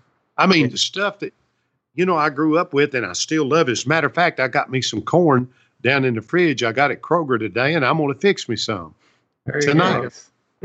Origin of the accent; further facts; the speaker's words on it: Portland, United States; It's kind of like my hometown of Portland